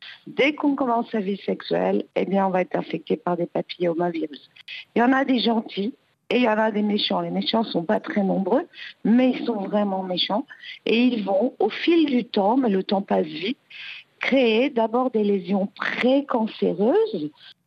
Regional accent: France; il faut que ce soit généralisé, comme chez nous en France.

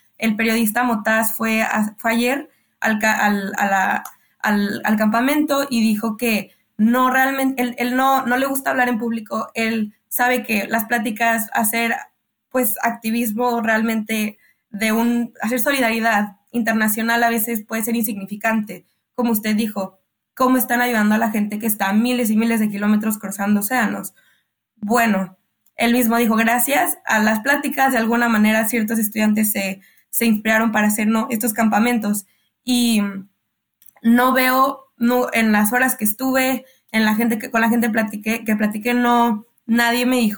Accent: Mexico; Es muy diferente a una protesta que yo soy de México

